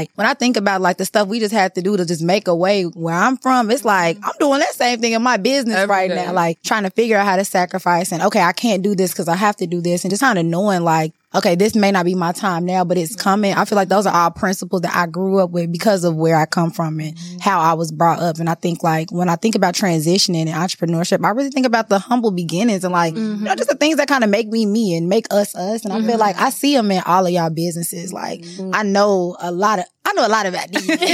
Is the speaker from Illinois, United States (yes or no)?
yes; Chicago, Illinois, United States; I'm from Chicago.